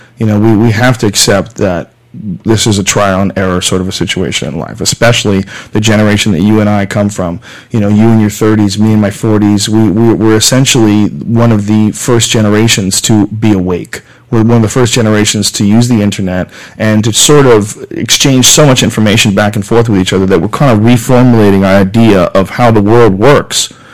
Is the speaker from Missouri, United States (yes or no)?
no; New Jersey, United States; born there; I just got a way better roll of the dice and I was born in New Jersey.